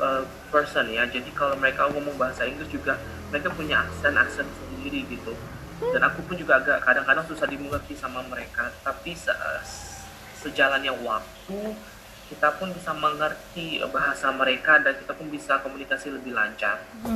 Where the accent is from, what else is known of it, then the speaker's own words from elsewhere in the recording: Singapore; accent: Singaporean; moved away; Pertama kali aku nyampe di sini kan aku dari Singapura ya, dan aku memang heavy accent Singaporean speaking